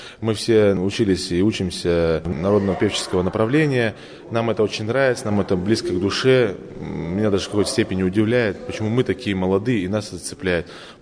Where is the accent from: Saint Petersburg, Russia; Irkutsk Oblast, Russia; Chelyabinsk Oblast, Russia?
Chelyabinsk Oblast, Russia; Miass; я из Челябинской области, город Миасс.